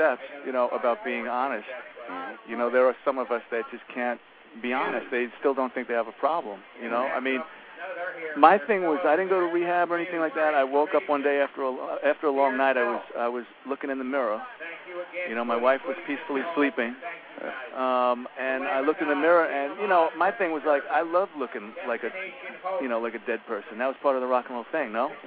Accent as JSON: {"language": "English", "town": "Bronx", "region": "New York", "country": "United States", "tie": "born or raised there", "also_born_or_lived": "Queens", "said": "Yeah, Bronx, New York, right up the block from the stadium, and then moved to Queens, right by Shea Stadium there"}